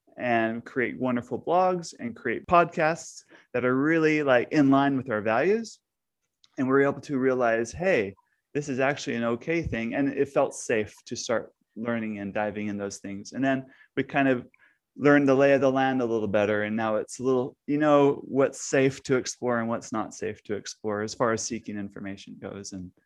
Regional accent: Japan; I was born in Japan. I was raised in Japan, and I still don't like raw fish.

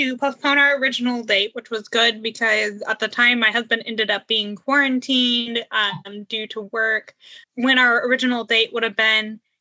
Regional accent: Kansas, United States; I'm from Kansas, so it was interesting for me, having lived really close to Fort Leavenworth

